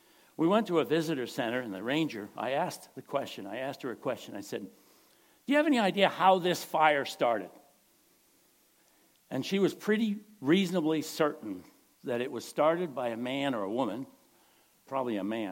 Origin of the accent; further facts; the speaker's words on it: Rhode Island, United States; I come from Rhode Island, okay?